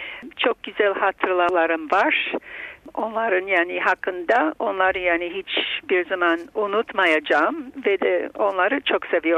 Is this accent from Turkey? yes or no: no; Canada; Kanadalıyım, Bulgar asıllı. Hocalık yapıyorum York University'de, Toronto'da.